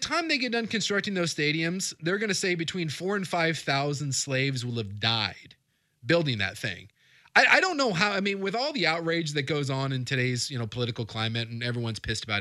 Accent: United States; But as an American, it's strange, especially with the United States not being in it.

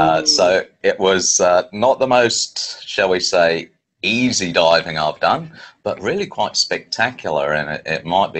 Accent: New Zealand; also born or lived in Bahamas; My family then moved out to New Zealand, and I grew up and my schooling was largely in New Zealand and lived very close to the coast.

